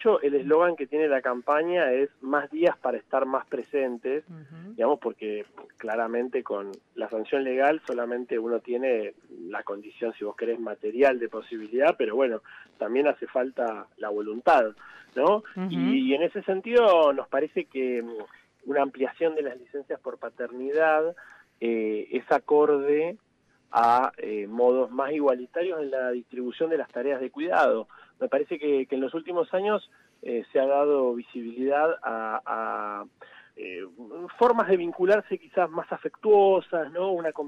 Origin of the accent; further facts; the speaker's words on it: Chubut, Argentina; Es patagónico, porque soy de allá de Chubut